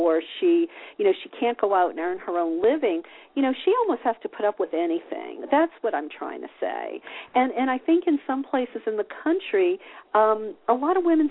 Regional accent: the South, United States; You know, look, I come from the South, and, you know, you're taught to be nice.

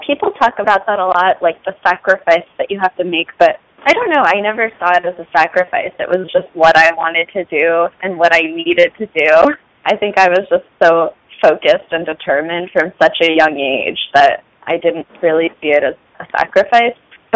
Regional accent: Sun Valley, Idaho, United States; I grew up in Sun Valley, Idaho, which is a ski town.

